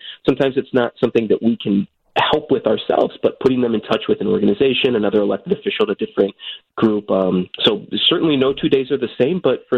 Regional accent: Arizona, United States; now in Chicago, United States; I was born and raised in Arizona, came out to Northwestern to study jazz as well as political science, met my then girlfriend who's from the Chicago area, and she insisted that we stay, and I was happy to oblige.

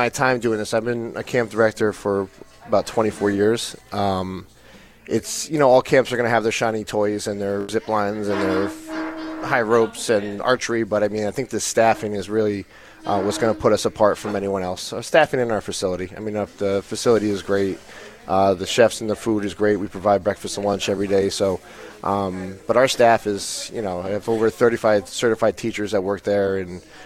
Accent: New York, United States; moved away as an adult; now in New Haven, United States; From New York originally.

